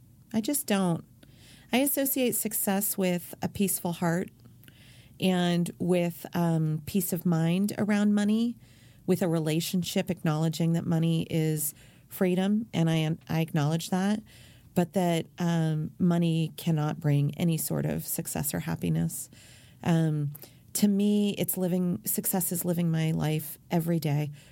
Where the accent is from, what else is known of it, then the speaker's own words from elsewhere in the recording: California, United States; Look, I grew up in Silicon Valley, right? I've known billionaires my whole life.